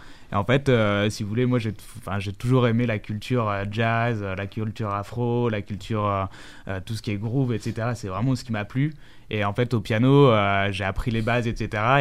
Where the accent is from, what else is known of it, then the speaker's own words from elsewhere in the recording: Angers, Pays de la Loire, France; moi, donc, je suis originaire d'Angers déjà.